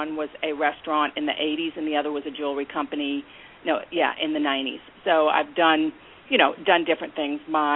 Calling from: Mandeville, Louisiana, United States; The New Orleans area. We're actually in Mandeville

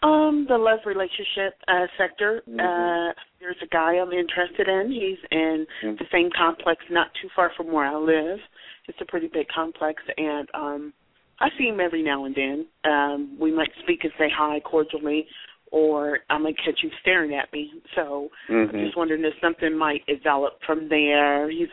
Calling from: Columbus, Ohio, United States; I'm calling from Columbus, Ohio.

